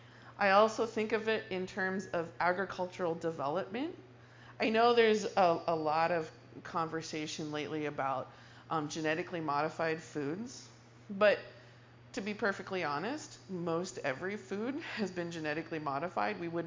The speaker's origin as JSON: {"language": "English", "region": "California", "country": "United States", "said": "I think of, especially since I'm from California, I think of controlled burns."}